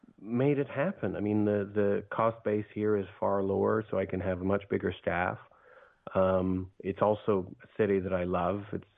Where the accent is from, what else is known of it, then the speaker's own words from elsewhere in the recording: Scotland, United Kingdom; being a Scotsman, I'm a resident of the EU, not a US resident. So, you know, I have to do things from a distance.